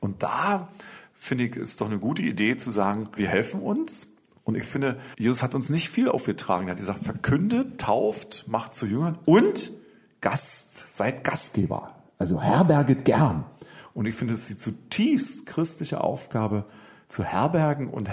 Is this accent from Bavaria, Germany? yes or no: no; Brandenburg, Germany; born there; accent: Brandenburg dialect; dass ich bin ja aus dem Osten geboren und spreche auch brandenburgisch.